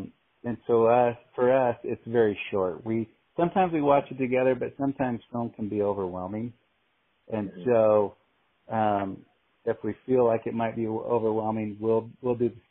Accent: Enterprise, Alabama, United States; I grew up in Enterprise, right.

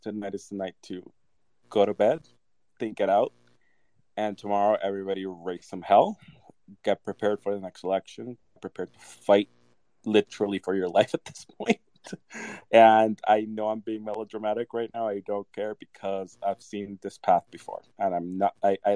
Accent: Venezuela; I'm from Venezuela. We have a lot of problems down there.

